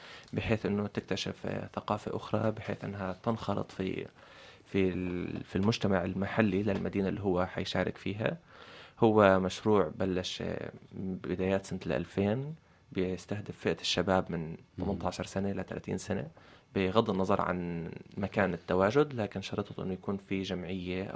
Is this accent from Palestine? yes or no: yes; Palestine; بيسألك أنت من وين، بتقول من فلسطين